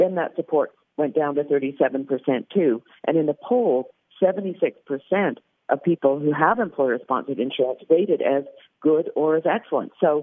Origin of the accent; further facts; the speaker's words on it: Canada; As I might have mentioned before, I am Canadian. I grew up under single payer.